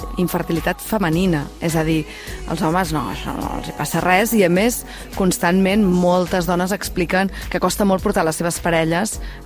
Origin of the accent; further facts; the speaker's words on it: Tarragona, Catalonia, Spain; Què m'has de dir, que sóc de Tarragona i es veu que som els pitjors?